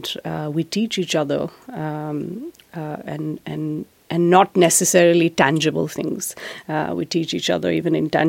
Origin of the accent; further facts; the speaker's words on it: Kutch, Gujarat, India; born there; I was born in Kutch. My wow. mother's family is from Kutch.